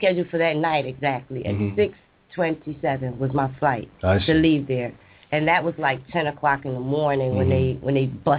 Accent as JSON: {"language": "English", "country": "United States", "said": "They didn't know I was American at the time."}